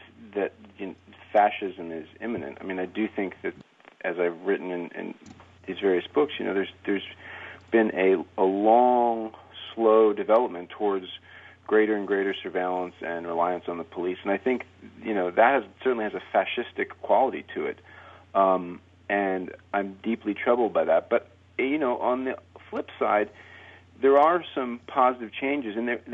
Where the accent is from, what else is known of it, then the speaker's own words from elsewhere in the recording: Putney, Vermont, United States; here in my hometown where I was originally raised, in Putney, Vermont, and these small New England towns